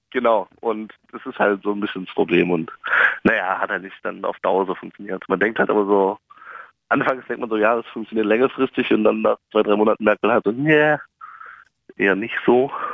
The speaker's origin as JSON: {"language": "German", "region": "Southern Germany", "country": "Germany", "also_born_or_lived": "Dresden", "said": "Ich habe da ein FSJ gemacht, aber ganz ursprünglich komme ich aus dem Süden von Deutschland."}